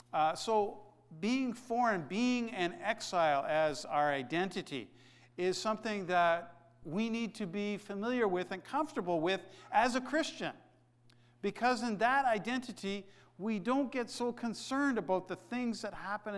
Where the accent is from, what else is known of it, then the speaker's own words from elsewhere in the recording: Canada; No, we are Canadian. We are Canadian.